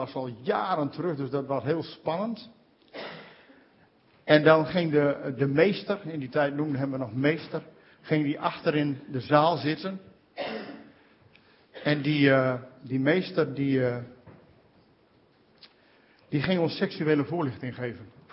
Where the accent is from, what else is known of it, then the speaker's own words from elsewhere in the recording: Hoogezand, Groningen, Netherlands; en ik kom uit Hoge Zand.